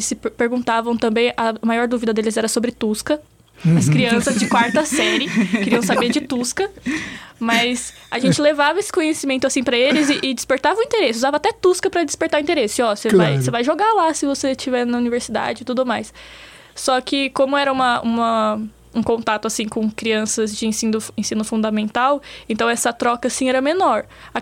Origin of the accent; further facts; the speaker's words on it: Americana, São Paulo, Brazil; Eu sou de Americana, uma cidade do interior.